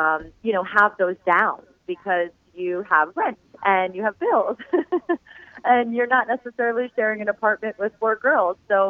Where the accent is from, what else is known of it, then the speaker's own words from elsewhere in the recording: Ohio, United States; now in New York, United States; Yes, I grew up in Ohio and was a dancer, a ballet dancer growing up as a little girl, and fell in love with performing and singing and acting, and kind of knew that I wanted to move to New York